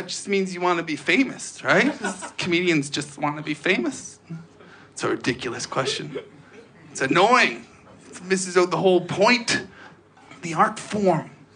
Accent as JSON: {"language": "English", "region": "Eastern Canada", "country": "Canada", "said": "I'm from Eastern Canada."}